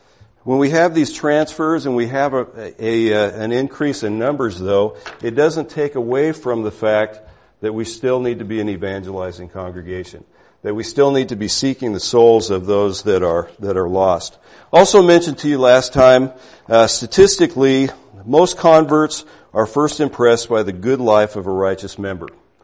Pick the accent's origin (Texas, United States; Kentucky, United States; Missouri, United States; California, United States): California, United States; When I was growing up in California, San Diego County, there are a lot of Churches of Christ down there.